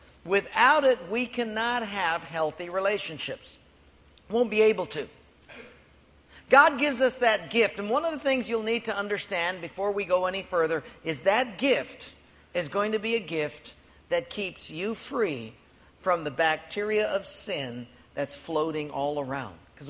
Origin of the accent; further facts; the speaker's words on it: Honolulu, Hawaii, United States; And I'm a boy from Palolo Valley, and so I'm looking.